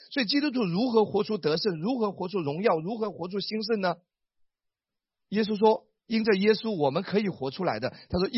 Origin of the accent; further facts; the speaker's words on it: Wenzhou, Zhejiang, China; 我家老家是温州南溪江啊，是一个旅游风景区。